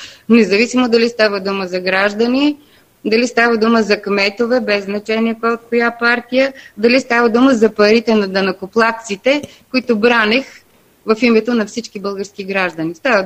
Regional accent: Burgas, Burgas Province, Bulgaria; Не, аз съм от Бургас.

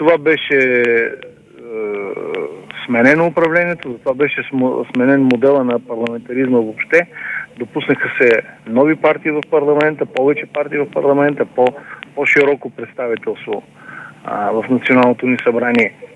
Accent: Petrich, Blagoevgrad Province, Bulgaria; посещавах и моя роден град Петрич

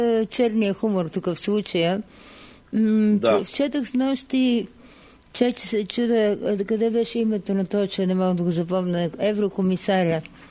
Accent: Sofia, Sofia City, Bulgaria; Ние съм софиянци.

